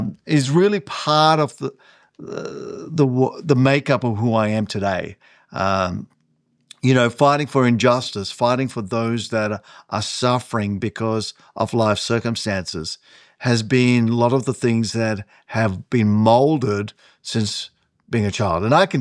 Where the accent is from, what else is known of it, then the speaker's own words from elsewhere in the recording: South Africa; born there; I was born in South Africa in the midst of apartheid.